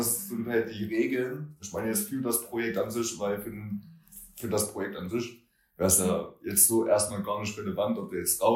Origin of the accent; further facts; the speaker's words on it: Altenburg, Thuringia, Germany; sowas hätte ich in meiner Jugend hier in Altenburg, ich bin ein paar Jahre jetzt älter, hätte ich das gerne gesehen